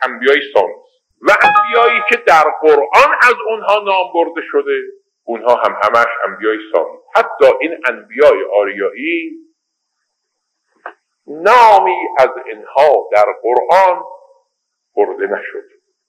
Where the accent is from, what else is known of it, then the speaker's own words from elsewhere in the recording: Iran; الان ما ایرانی هستیم